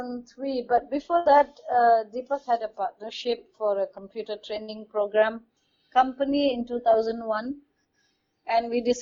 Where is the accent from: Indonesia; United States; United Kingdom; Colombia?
Indonesia; Jakarta; I was about 7 or 8 years old when we decided to move to Jakarta. The family decided to move to Jakarta, so that's how I grew up in Jakarta.